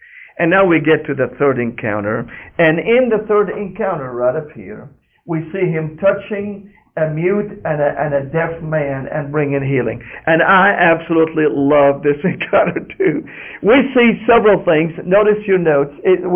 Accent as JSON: {"language": "English", "town": "Damascus", "region": "Damascus Governorate", "country": "Syria", "tie": "born or raised there", "moved": "yes", "lives_now": "United States", "said": "When I came to the United States, I'm not used to dogs. I grew up in Damascus, Syria, and in Damascus, Syria, we only know street dogs, mangy dogs."}